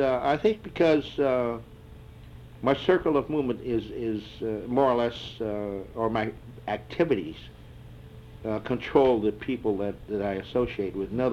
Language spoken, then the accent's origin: English; United States; my identity as an American Chinese is even more beneficial because I'm more easily identified.